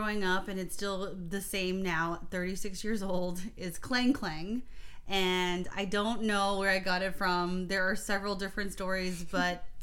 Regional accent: Grand Prairie, Texas, United States; English is a second language; also born or lived in Philippines; I grew up after living in the Philippines for the first 5 years and moving to Dallas, Texas. I lived in a suburb called Grand Prairie, and that's where I really didn't know anything. I didn't know English.

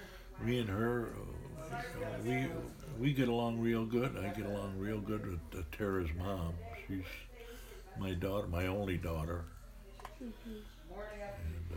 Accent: Cleveland, Ohio, United States; In Cleveland.

